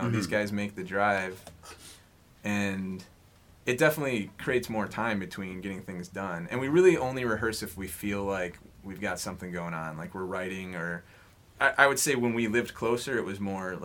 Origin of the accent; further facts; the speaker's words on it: East Lansing, Michigan, United States; you're like, well, we're from Michigan.